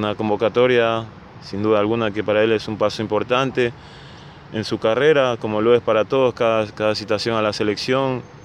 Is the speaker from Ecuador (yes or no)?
yes; Ecuador; basta de que como ecuatorianos no nos apoyemos